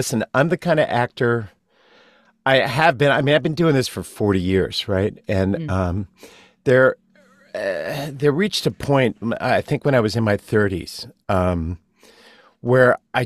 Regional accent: Philadelphia, Pennsylvania, United States; I'm from Philadelphia.

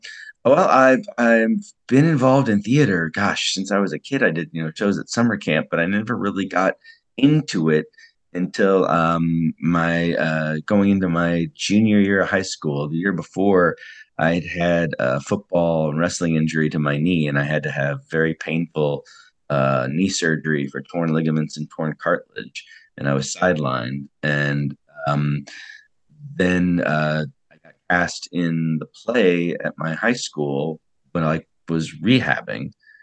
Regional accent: St. Louis, Missouri, United States; also born or lived in Los Angeles; I spent a year in St. Louis, my hometown, like kind of like getting parts on my own outside of education

